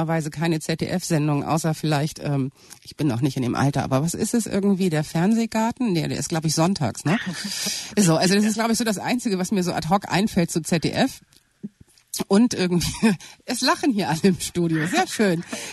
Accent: Hamburg, Germany; Okay, also für mich als Hamburgerin ist das eine Überraschung.

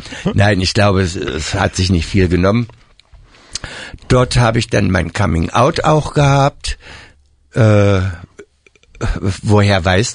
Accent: Eilenburg, Saxony, Germany; also born or lived in Leipzig; ich bin in der DDR aufgewachsen. Eilenburg in der Tat eine sogenannte Kreisstadt. Weiß gar nicht, wie viele tausend Einwohner. Und als ich 18 geworden bin, bin ich dann nach Leipzig gezogen.

